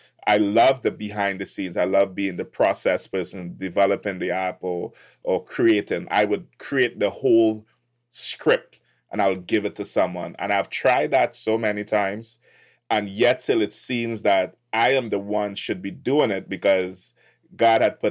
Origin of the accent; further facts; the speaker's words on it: Trinidad & Tobago; So originally from Trinidad and Tobago, it's next to Venezuela. We are the furthest island down the chain of, if you're not familiar